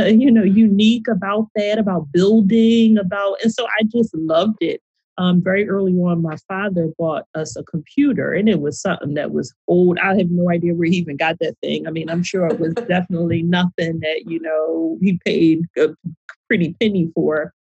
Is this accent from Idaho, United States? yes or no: no; Philadelphia, Pennsylvania, United States; also born or lived in Pittsburgh; I grew up in Philadelphia, but then my father had gotten a job in Pittsburgh.